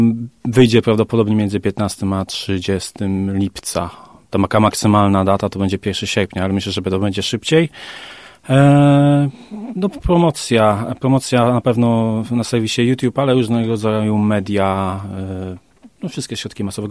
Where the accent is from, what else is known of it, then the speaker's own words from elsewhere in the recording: Wejherowo, Pomeranian Voivodeship, Poland; pochodzimy z Wejherowa, wszyscy jesteśmy tutaj rdzennymi mieszkańcami Wejherowa